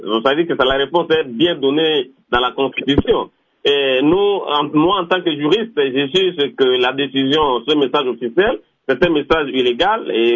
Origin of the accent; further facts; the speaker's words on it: Mbandaka, Équateur, DR Congo; chez moi, à l'Équateur, ici, en Bandaka